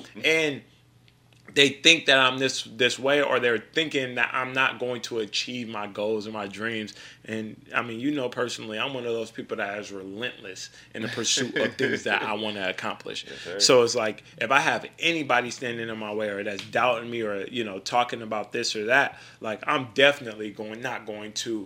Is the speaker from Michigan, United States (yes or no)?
yes; Grand Rapids, Michigan, United States; there's another guy, you know, that comes from my hometown, Grand Rapids, Michigan